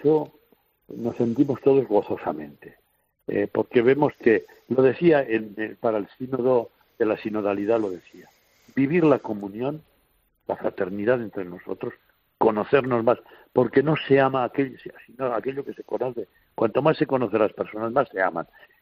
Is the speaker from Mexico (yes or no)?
no; Spain; escuchar a los de que somos de España